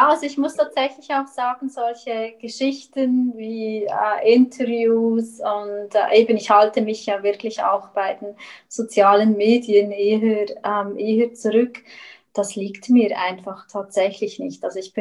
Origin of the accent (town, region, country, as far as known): Switzerland